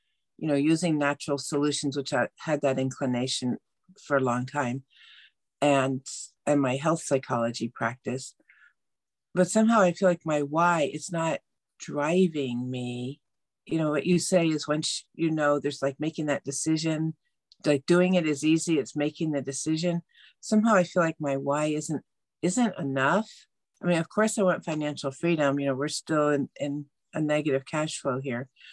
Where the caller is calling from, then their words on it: Auburn, California, United States; Auburn. Oh, sorry. Auburn, California. We're 40 miles northeast of Sacramento in the Sierra foothills.